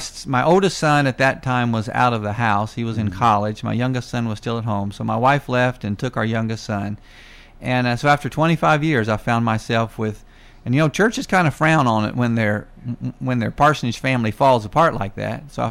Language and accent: English; Myrtle Beach, South Carolina, United States; When I was growing up in Myrtle Beach, the population was about 20,000 9 months out of the year, and then 250,000 3 months out of the year.